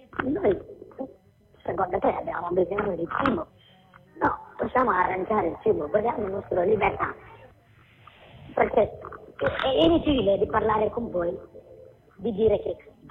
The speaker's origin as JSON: {"language": "Italian", "town": "Venice", "region": "Veneto", "country": "Italy", "said": "io sono di Venezia"}